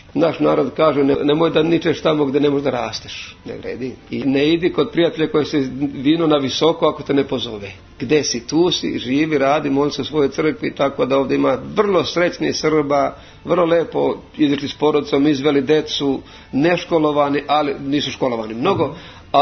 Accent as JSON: {"language": "Serbian", "country": "Australia", "said": "mi smo iz Australije"}